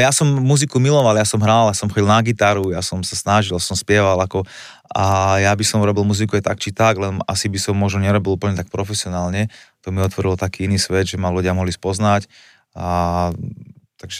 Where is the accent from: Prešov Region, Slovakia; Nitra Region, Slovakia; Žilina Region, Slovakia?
Žilina Region, Slovakia; Žilina; Lebo ja som bol zo Žiliny